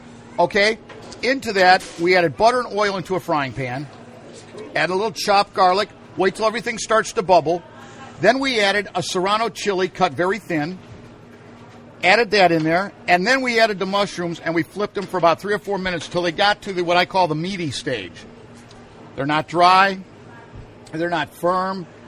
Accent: Sycamore, Illinois, United States; Well, they don't say it like I do because I'm from Sycamore, Illinois

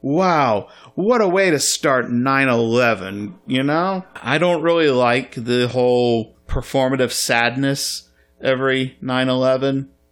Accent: Scotland, United Kingdom; I wish I could be like, I'm Scottish. I'm not one of the bad ones. But we're all lumped into the United Kingdom.

